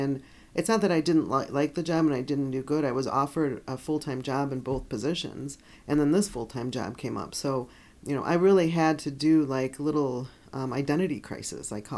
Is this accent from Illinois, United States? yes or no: yes; Melrose Park, Illinois, United States; and I grew up like near Melrose Park, you know, and so I wasn't sure about all the surrounding areas.